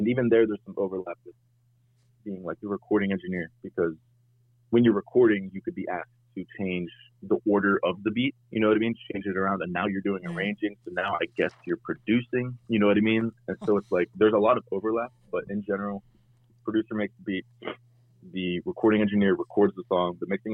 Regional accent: Pittsburgh, Pennsylvania, United States; A lot of the stuff I've done so far is really rap heavy, because that's kind of the funnel I came from Pittsburgh.

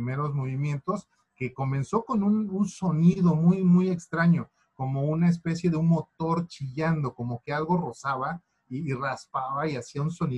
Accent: Santo Domingo Tehuantepec, Oaxaca, Mexico; soy arquitecto de profesión, trabajo aquí en mi ciudad natal, soy originario de Santo Domingo, Tehuantepec, en el Istmo de Oaxaca.

